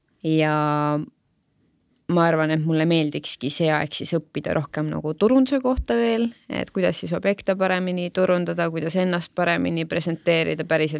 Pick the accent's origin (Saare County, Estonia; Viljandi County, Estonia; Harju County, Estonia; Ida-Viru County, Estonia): Harju County, Estonia; Saue; Mu piirkond ongi mu kodukant, Laagri ja Saue.